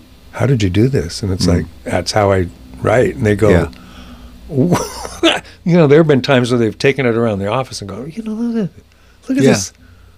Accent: Sacramento, California, United States; But then I went and visited two of the most successful graphic artists in my hometown.

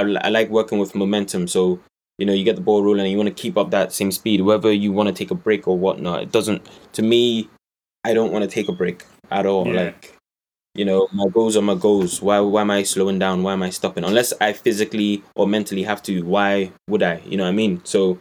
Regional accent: London, United Kingdom; accent: Irish; now in Ireland; I'm from London. Are you? I used to live in London. Moved here in 2007. That's why my Irish accent isn't that strong.

